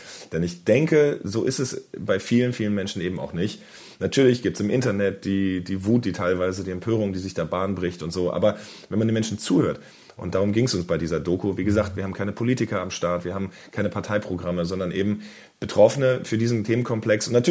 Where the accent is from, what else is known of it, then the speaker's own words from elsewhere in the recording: Wiesbaden, Hesse, Germany; ich habe zum Beispiel zum ersten Mal in meiner Heimatstadt Wiesbaden gedreht